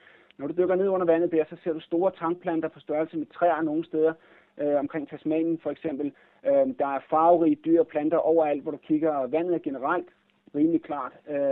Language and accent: Danish; Capital Region, Denmark; Jeg er vokset op på Bornholm rent faktisk, og har brugt meget tid ved vandet og snorklet rundt og så videre.